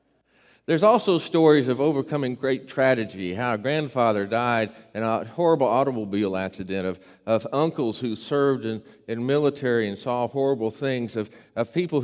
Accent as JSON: {"language": "English", "region": "Oklahoma", "country": "United States", "tie": "born or raised there", "said": "I grew up in the Holy Land. That's Oklahoma for those uninformed."}